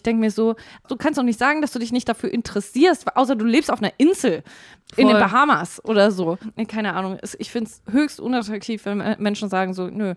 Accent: Bavaria, Germany; ich komme aus Bayern

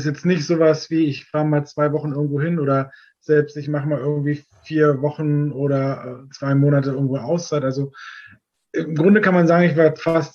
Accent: Berlin, Germany; Ich bin schon 42 und bin geboren in Staaken. Da steht jetzt lustigerweise wirklich hinter Komma Berlin. Mhm. Also sprich, ich bin halt wirklich neben der Mauer geboren und habe also auch dann mit 10 Jahren die politische Wende direkt hier im Westen von Berlin miterlebt.

